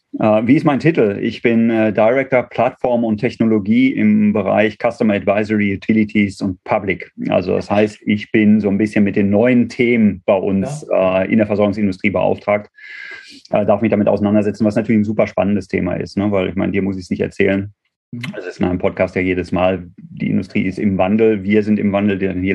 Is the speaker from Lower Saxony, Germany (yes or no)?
no; Dortmund, North Rhine-Westphalia, Germany; Gebürtiger Dortmunder, ja.